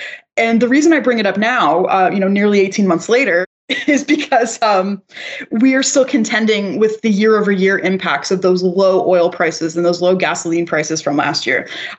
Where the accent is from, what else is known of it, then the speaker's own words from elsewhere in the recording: Canada; I'm also a Canadian and I'm a consumer and I'm a grocery shopper.